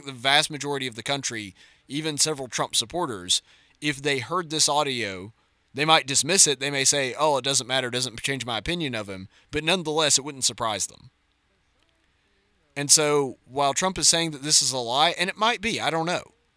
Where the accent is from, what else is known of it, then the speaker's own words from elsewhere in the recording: Alabama, United States; So as a Southerner, does this matter to you? Does it bother you? I mean, you guys are all from Alabama just like me.